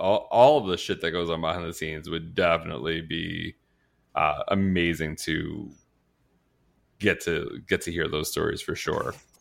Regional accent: Chicago, Illinois, United States; Anyway, bitch, I'm from Chicago.

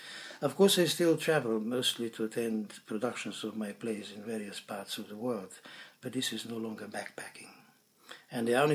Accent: Slovenia; first language Slovenian; English is a second language; now in London, United Kingdom; anything sensible in my own language. Back in London, starting to write in Slovenian again, as well as in English, I had to relearn the craft of writing in Slovenian.

